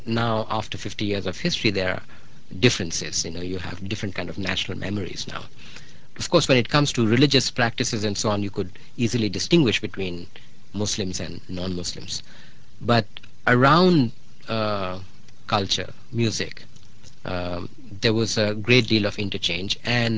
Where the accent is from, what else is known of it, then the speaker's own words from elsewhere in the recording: India; now in New York City, United States; And I would say, "Oh, I'm from India." "So do you speak Urdu?" So I would say, "No, I don't speak Urdu, but I speak Hindi."